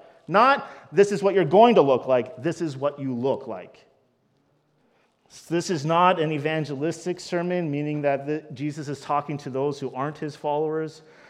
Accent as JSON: {"language": "English", "country": "Canada", "said": "I am very clear to say, no, I'm Canadian. I'm proud of that."}